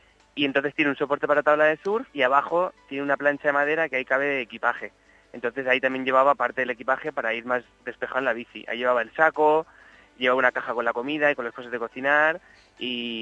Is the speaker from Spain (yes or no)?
yes; Alicante, Valencian Community, Spain; Yo soy de Alicante, aquí nunca llueve.